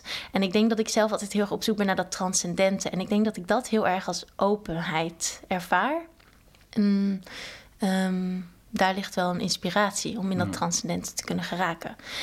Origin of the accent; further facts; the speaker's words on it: Goirle, North Brabant, Netherlands; also born or lived in Norway; En dat eigenlijk door dus in Noorwegen te wonen, ik ben gaan voelen en ontdekken dat, hey, nee, ja … uit Nederland, uit Goorle.